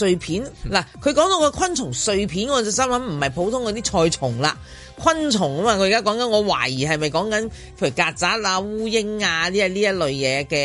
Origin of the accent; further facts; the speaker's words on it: Guangdong, China; 我哋广东人咧因为太多选择，所以反而就唔系经常食。